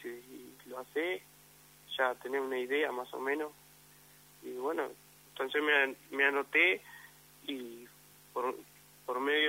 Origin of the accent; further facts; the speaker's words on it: Durazno, Uruguay; born there; Yo nací, bueno, primero nací aquí en Durazno, en la ciudad misma.